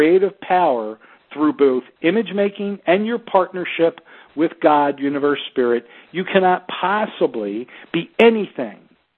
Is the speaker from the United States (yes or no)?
yes; Baltimore, Maryland, United States; I've lived without money. As a small child, I was raised in Baltimore in a blue-collar family with no one that went to even a semester of college, in a large family.